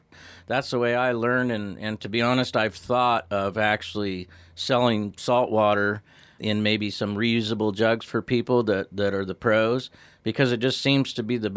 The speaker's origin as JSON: {"language": "English", "town": "Ukiah", "region": "California", "country": "United States", "tie": "born or raised there", "said": "I was born and raised in Ukiah, California, and I spent a lot of time on the coast diving for abalone and spearfishing, and just sort of ended up in Eureka one day"}